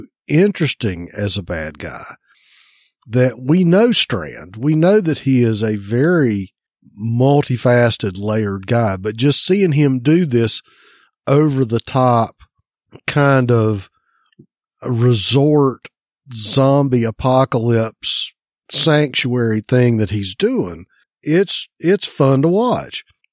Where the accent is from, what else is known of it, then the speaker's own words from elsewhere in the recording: North Carolina, United States; Noon, growing up in North Carolina, we had Mid-Atlantic Championship Wrestling.